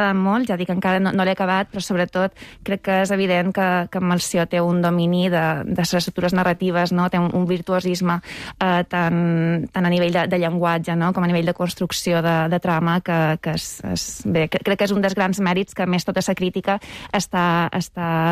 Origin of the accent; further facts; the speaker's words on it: Sa Pobla, Balearic Islands, Spain; now in Barcelona, Spain; Exacte, sí, sí, tots dos som de Sa Pobla. Sí, sí. I jo, de fet, fa ara només un mig any que visc a Barcelona. Abans també vivia per forana, a Mallorca.